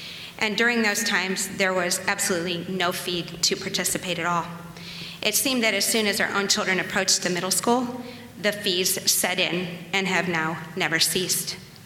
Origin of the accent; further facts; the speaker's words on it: Shelby, Ohio, United States; I grew up in Shelby, Ohio, home of the Whippets, and my basketball team won state back in the day.